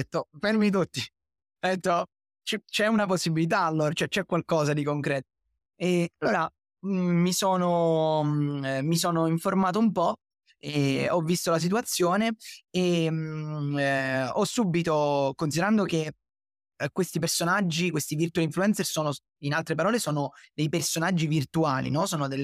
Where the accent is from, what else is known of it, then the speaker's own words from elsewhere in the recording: Calabria, Italy; questo ragazzo che si chiama Giulio, che è del mio stesso paese, in Calabria, perché io sono calabrese.